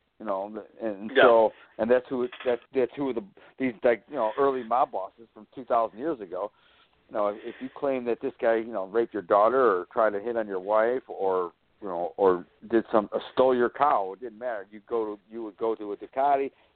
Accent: Detroit, Michigan, United States; Where I grew up in Detroit was a really strange, section of the east side of Detroit where it was almost all Italians and Greeks.

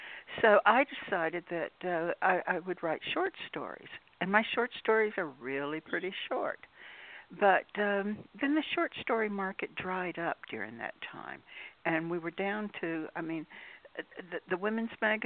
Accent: North Carolina, United States; I am a native Tar Heel

